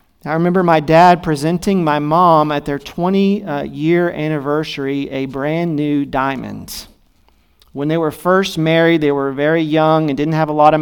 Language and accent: English; Las Vegas, Nevada, United States; Lots of very interesting experiences as a family growing up in Las Vegas.